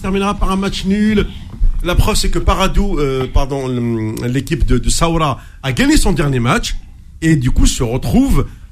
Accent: Algeria; Quand je leur dis que je suis algérien, quand on parle de foot, le premier mot qui vient à la bouche, c'est JSK.

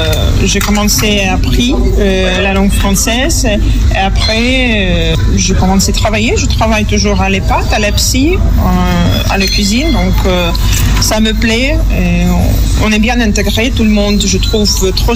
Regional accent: Eastern Ukraine, Ukraine; French is a second language; now in France; là avec ma mère et mon fils depuis le 1er juin 2022. On vient de l'est de l'Ukraine, occupé toujours

